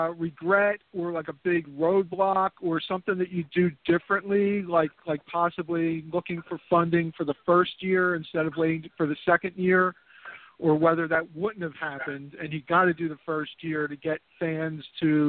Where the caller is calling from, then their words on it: Philadelphia, Pennsylvania, United States; calling from Philadelphia.